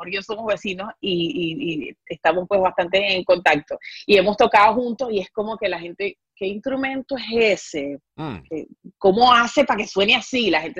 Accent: Venezuela; para mí eso como venezolana es

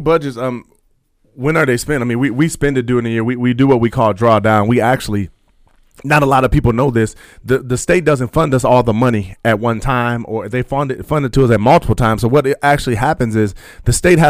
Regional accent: Grand Rapids, Michigan, United States; I grew up in Grand Rapids.

